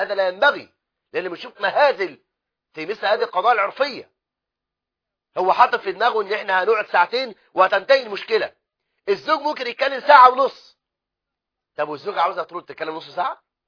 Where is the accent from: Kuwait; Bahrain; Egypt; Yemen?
Egypt; في بلدنا مصر